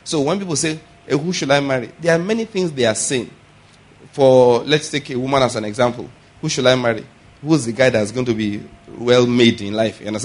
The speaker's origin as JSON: {"language": "English", "region": "Ondo", "country": "Nigeria", "tie": "born there", "said": "I was born in Ondo State, went to university in Edo State, and then served in Taraba State. I did my house job in Ondo State, served in Taraba State, and I did my postgraduate in Lagos."}